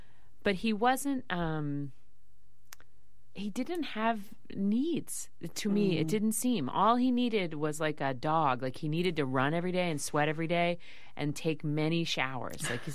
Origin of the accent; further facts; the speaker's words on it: Philadelphia, Pennsylvania, United States; He worked in New York, and we grew up in Philly.